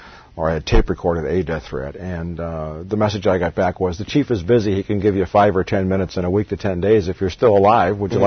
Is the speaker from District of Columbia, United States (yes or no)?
yes; Washington, District of Columbia, United States; born there; I was born in Washington, D.C.